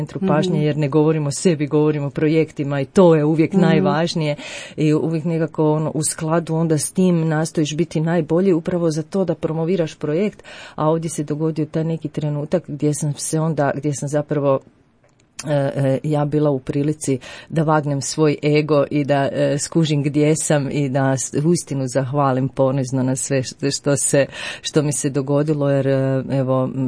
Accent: Lika-Senj County, Croatia; Pa ja sam iz Like otišla u Tokio, iz Tokija natrag u Liku.

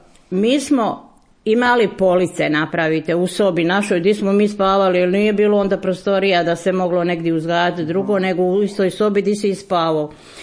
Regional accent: Kobaš, Brod-Posavina County, Croatia; Rođena sam u Kobašu i odrasla i udala se

